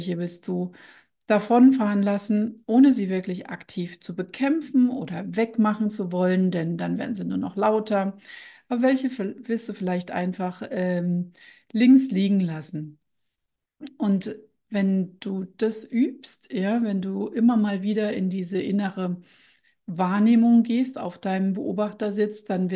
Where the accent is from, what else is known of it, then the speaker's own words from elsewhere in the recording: Odenwald, Germany; Und ich komme ja hier aus dem Odenwald